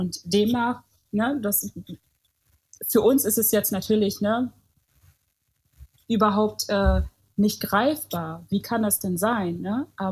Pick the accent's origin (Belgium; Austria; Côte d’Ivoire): Côte d’Ivoire; ich als kleines Mädchen in der Elfenbeinküste habe mir ja auch nie Gedanken drüber gemacht, ach Mensch, vielleicht gehst du nicht in die Schule oder so.